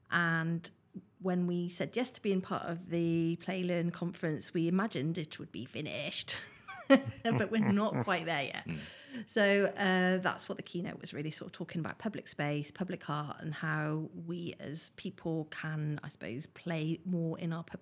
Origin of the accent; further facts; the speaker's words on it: Stroud, South West England, United Kingdom; now in Leeds, United Kingdom; from Leeds. Well, not I live in Leeds, but I'm from Stroud in Gloucestershire originally.